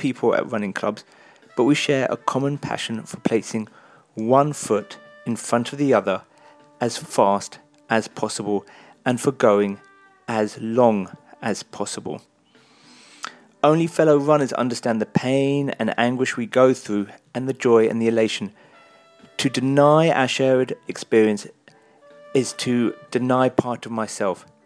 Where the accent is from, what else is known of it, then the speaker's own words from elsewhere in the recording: United Kingdom; even though I'm British, I see myself as partly Jamaican.